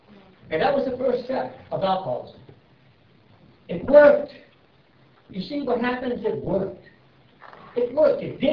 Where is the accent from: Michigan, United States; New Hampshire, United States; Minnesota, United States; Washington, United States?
New Hampshire, United States; Concord; I was brought up in New Hampshire, up in Concord, Claremont, up above there. Ultimately, I moved down to Watertown.